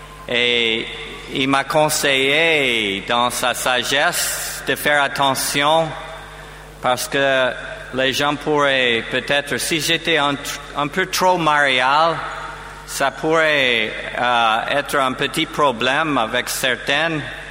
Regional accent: United States; accent: American; French is a second language; j'ai mon accent américain, alors, pour que vous vous habituiez à mon accent

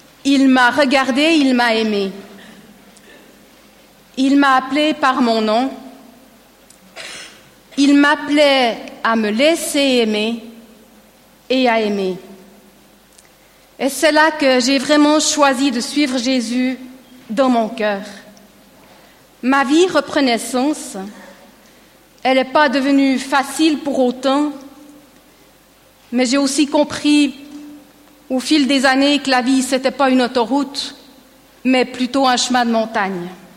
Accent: Estavayer-le-Lac, Fribourg, Switzerland; J'ai grandi à Estavayer-le-Lac, dans une famille non pratiquante, de père catholique et de mère protestante.

